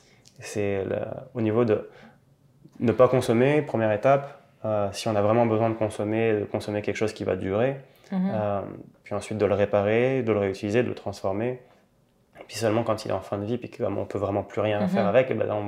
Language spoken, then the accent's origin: French; France; moved away as an adult; now in Montreal, Canada; Moi, je suis français. Et ça fait 11 ans que je vis ici.